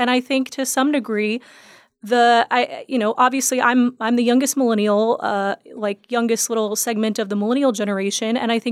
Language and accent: English; Texas, United States; as a Texan, I enjoy a lot of the Linklater stuff.